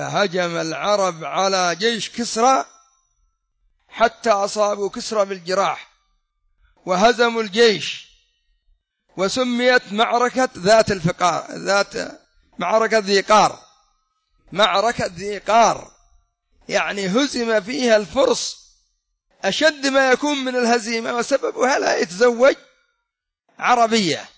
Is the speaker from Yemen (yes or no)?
yes; Yemen; وهكذا عندنا في اليمن، لن تقوم لنا قائمة ما دام الرافضة هم حكامنا